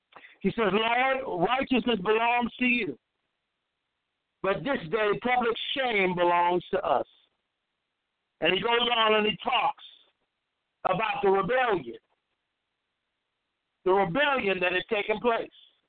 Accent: Iowa, United States; You don't see it so much today, but I come from Iowa

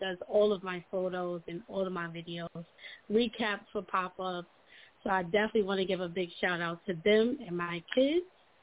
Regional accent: Long Island, New York, United States; Long Island. I'm from Long Island.

